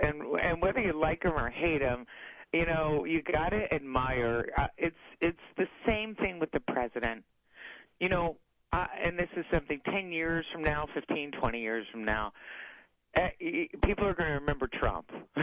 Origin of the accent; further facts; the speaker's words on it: United States; You know, when I am as an American and I have the choice to make